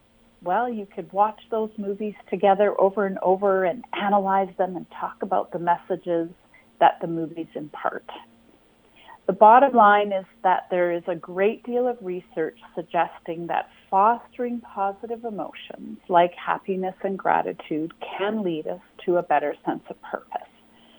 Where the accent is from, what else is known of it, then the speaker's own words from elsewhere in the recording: Winnipeg, Manitoba, Canada; We grew up in Winnipeg